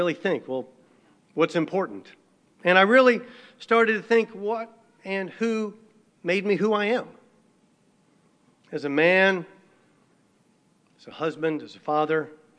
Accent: Texas, United States; why being a Texan was the best thing you could be.

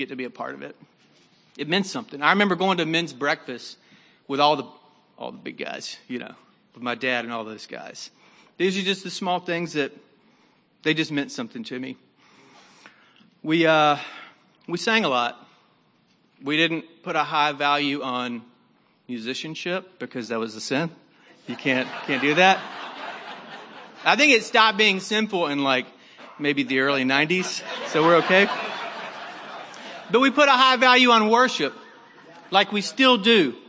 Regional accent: Hartsville, Tennessee, United States; So I was born in Tennessee, in Hartsville, where we were little kids.

